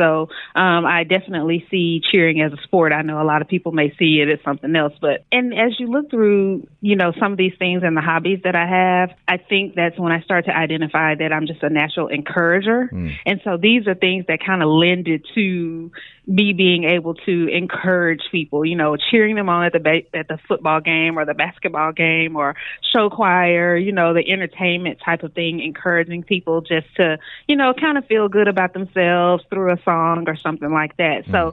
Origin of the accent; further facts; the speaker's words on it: Shreveport, Louisiana, United States; So I grew up in Shreveport, Louisiana, born and raised, so I'm a Southern girl through and through.